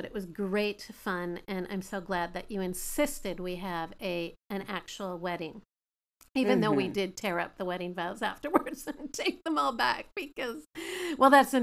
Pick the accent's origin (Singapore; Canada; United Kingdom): Canada; now in United States; I'm Canadian, for those of you who don't know.